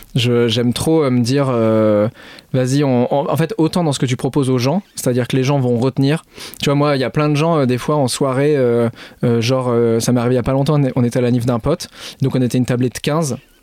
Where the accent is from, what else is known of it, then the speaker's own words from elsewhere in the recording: Caen, Normandy, France; ce week-end, j'étais chez moi à Caen.